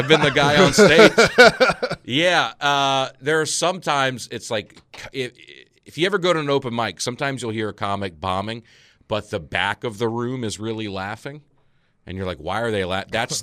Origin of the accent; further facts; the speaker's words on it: Montgomery, Alabama, United States; now in Nashville, United States; He lives in a trailer park like Opelika, Alabama, and I'm from Montgomery. So we were like not far from each other. And then we met here in Nashville.